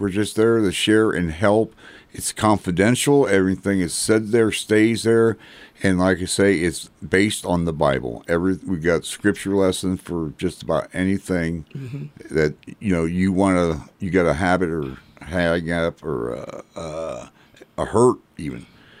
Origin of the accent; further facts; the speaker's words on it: Kansas, United States; Well, I tell you what, I've lived here for 58 years. I was born here in Wyandotte County, and I've never really went anywhere outside of the United States